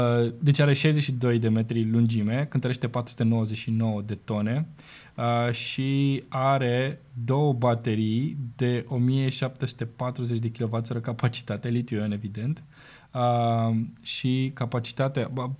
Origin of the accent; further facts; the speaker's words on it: Romania; degeaba ne ducem noi ca români acolo vaccinați dacă ne întâlnim cu alții care nu sunt vaccinați.